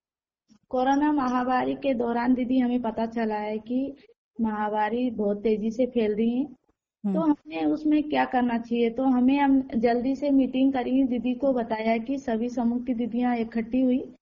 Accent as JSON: {"language": "Hindi", "town": "Kariyade", "country": "India", "said": "ग्राम करियदे की रहने वाली हूँ।"}